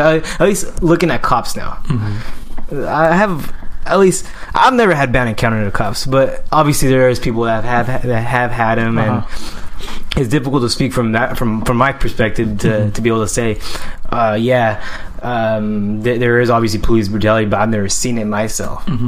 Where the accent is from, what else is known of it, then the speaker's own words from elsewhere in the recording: United States; You know, my culture and stuff, but to me, man, like, I'm American.